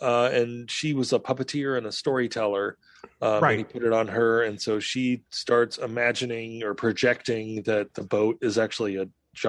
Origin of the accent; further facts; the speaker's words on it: United States; I am an American who's 45 to 50.